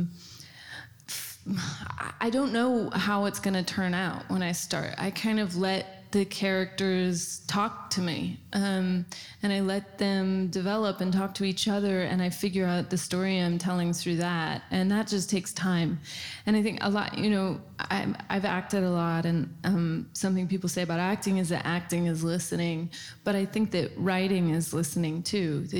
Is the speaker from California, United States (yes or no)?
yes; Sacramento, California, United States; Yeah, I'm from Sacramento, and I went to a Catholic girls' school